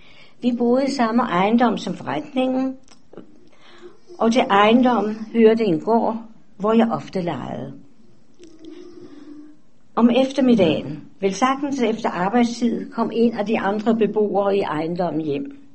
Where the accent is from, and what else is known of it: Darmstadt, Hesse, Germany; born or raised there; Danish is a second language; now in Denmark